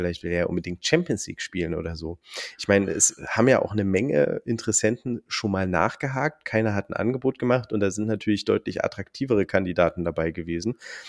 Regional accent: Jena, Thuringia, Germany; Und zwar bin ich Jenenser, das heißt, ich bin in Jena geboren und das ist meine Heimatstadt.

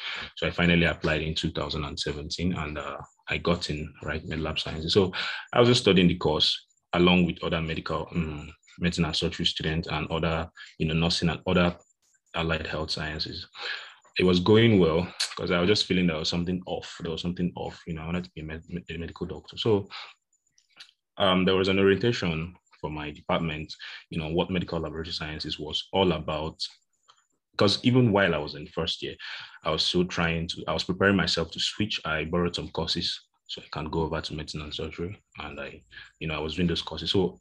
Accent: Nigeria; growing up in Nigerian secondary schools

